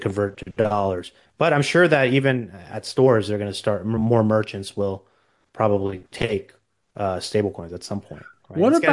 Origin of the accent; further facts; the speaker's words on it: United States; Just speaking as an American